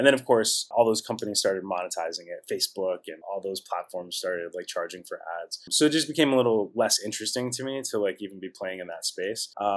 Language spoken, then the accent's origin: English; Washington, District of Columbia, United States; also born or lived in California; I was born there initially. Kind of a long story. My childhood, I grew up kind of bi-coastal. I was raised on the East Coast in Washington, D.C., but I got to spend my summers out in California, Southern California.